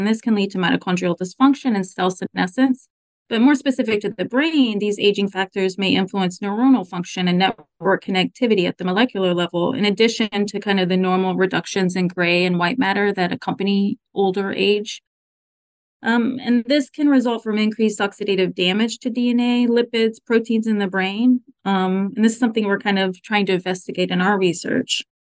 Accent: Oklahoma, United States; I'm originally from Oklahoma.

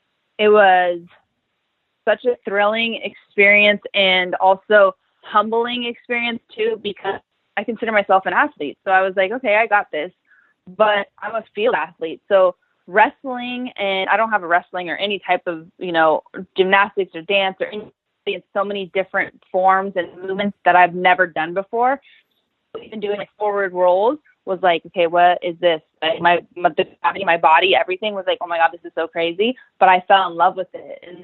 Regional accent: California, United States; I'm from the Bay Area. We drive up north to see my family.

